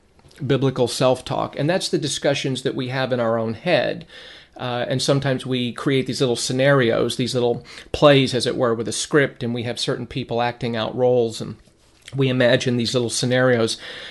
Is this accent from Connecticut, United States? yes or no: no; Lancaster, California, United States; when I was a young boy growing up in Lancaster, California, where I lived